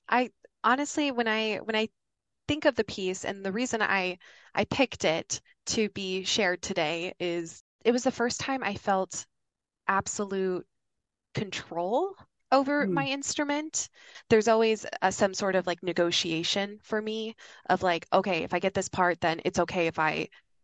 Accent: Yankton, South Dakota, United States; My hometown, Yankton, South Dakota, there's a little church there called Trinity Lutheran.

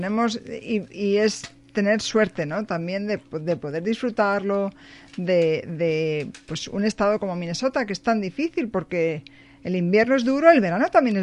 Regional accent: Madrid, Community of Madrid, Spain; Yo de donde vengo, de Madrid, en España, le llaman el veranillo de San Miguel

